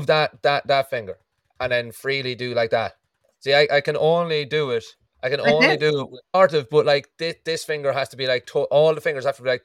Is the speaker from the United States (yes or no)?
no; Derry, Northern Ireland, United Kingdom; Our band is called … because I'm from Eden Derry.